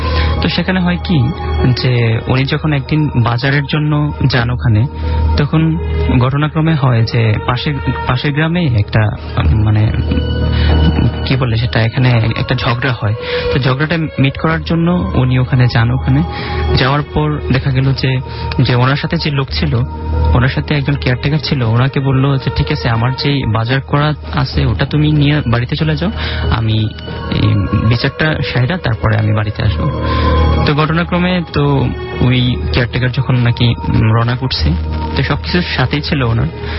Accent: Dhaka, Dhaka Division, Bangladesh; আমি এসেছি পুরান্ডাকা থেকে।

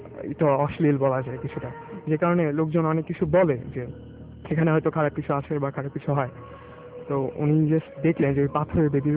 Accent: Natore, Rajshahi Division, Bangladesh; now in Dhaka, Bangladesh; আমি ঢাকার Saint Joseph কলেজে পড়ি আমি ঢাকায় থাকি এবং আমি নাটোরের একজন ছেলে

